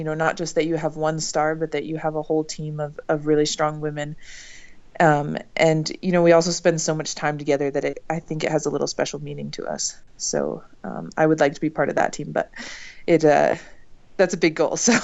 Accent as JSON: {"language": "English", "town": "Park City", "region": "Utah", "country": "United States", "tie": "born or raised there", "said": "I was growing up in Park City then. I was in seventh grade."}